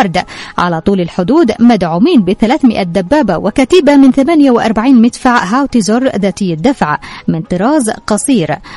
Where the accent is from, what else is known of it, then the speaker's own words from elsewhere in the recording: Yemen; فعلينا جميعا كيمنيين أحرار